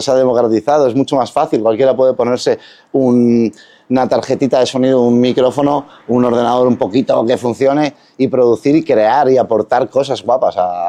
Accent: Spain; olvídate de que hubiera una persona que no fuera española en mi país.

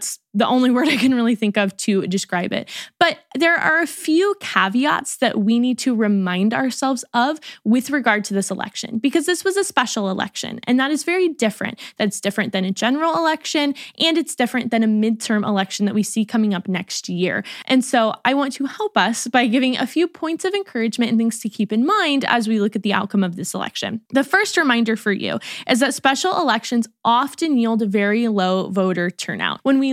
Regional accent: Stockton, California, United States; He's in Stockton, which, funny fact, is actually my hometown.

